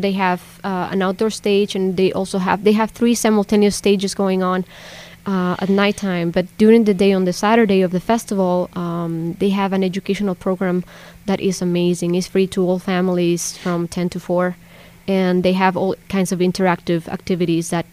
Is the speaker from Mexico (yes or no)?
yes; Mexico City, Mexico; Growing up in Mexico City and in the surrounding areas, like, actually seed art is a form of life.